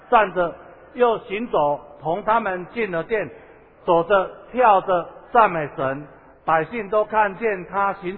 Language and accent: Chinese; Taiwan; 表示我们台湾人真的不容易说我爱你啊